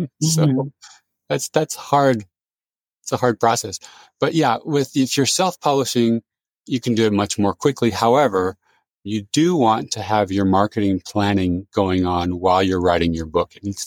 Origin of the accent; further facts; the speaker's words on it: California, United States; I grew up in Silicon Valley, which is a very cosmopolitan place.